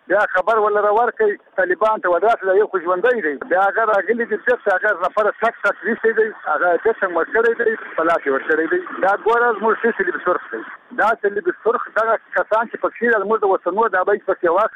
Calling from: Farah, Afghanistan; زه د فراه د ولایت څخه … خبرې کوم.

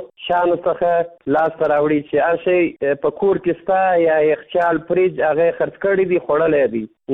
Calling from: Kandahar, Afghanistan

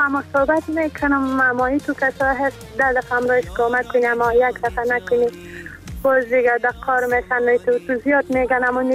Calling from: Afghanistan; از افغانستان.

